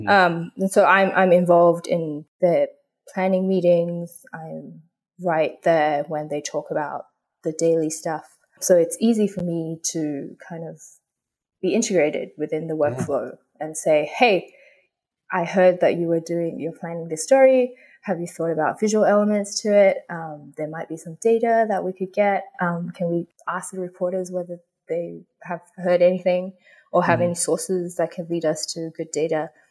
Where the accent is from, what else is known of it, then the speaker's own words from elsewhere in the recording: Australia; also born or lived in Hong Kong; I was born in Hong Kong, but I grew up in Australia.